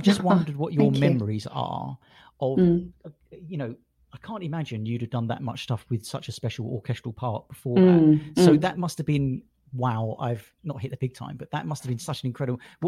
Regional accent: London, United Kingdom; I'm from London or Greater London.

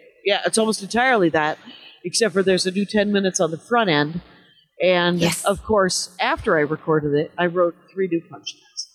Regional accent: South Milwaukee, Wisconsin, United States; then I'm in my hometown, South Milwaukee.

